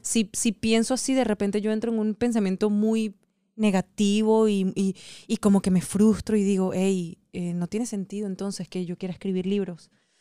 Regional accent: Guatire, Miranda, Venezuela; Pero, y la gente se va a reír mucho porque los dos somos de Guatire.

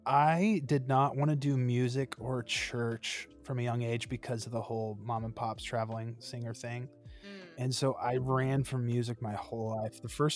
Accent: Lynchburg, Virginia, United States; And then I moved back to Lynchburg, back to my hometown.

